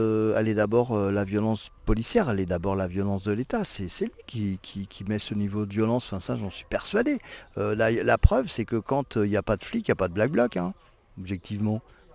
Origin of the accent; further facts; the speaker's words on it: Saint-Nazaire, Pays de la Loire, France